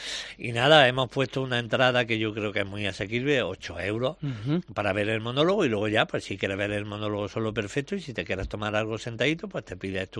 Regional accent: Andalusia, Spain; Mancha Real, pues otro sitio que mira, para mí siempre, cualquier sitio de mi tierra es especial, pero mira, Mancha Real a partir de ahora, pues más.

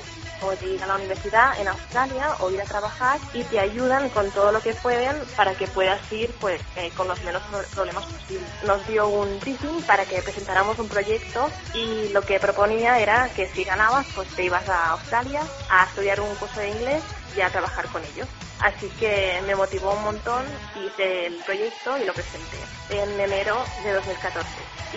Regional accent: Barcelona, Catalonia, Spain; soy de Barcelona, tengo 24 años

